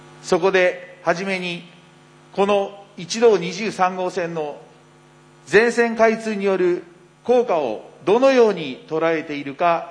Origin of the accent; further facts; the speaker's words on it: Ushiku, Ibaraki, Japan; 私は、牛久に生まれて、田宮地区で生活をして、少しの間仕事の関係で牛久を離れたりはしましたが、ずっと牛久の田宮地区で生まれて育ってきました。私も現在田宮地区の住民として